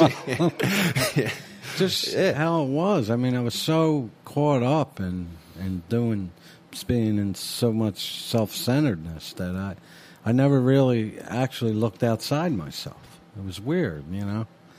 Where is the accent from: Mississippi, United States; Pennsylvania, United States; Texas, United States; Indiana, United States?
Pennsylvania, United States; Philadelphia; I grew up in Philly, and South Philly